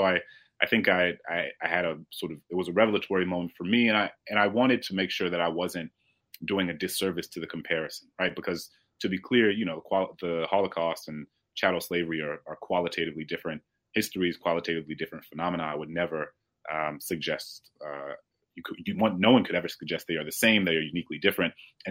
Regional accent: New Orleans, Louisiana, United States; And so I was looking around my hometown in New Orleans

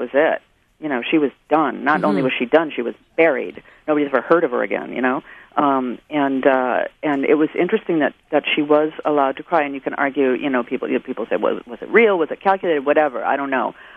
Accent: Minnesota, United States; I spent all my summers in Wisconsin as a kid. I'm from Minnesota

